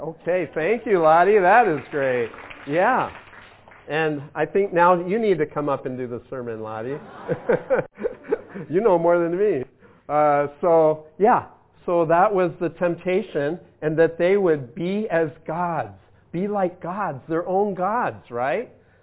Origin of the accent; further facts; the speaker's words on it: United States; You know, I'm American. We broke away from all the kings and the queens and all.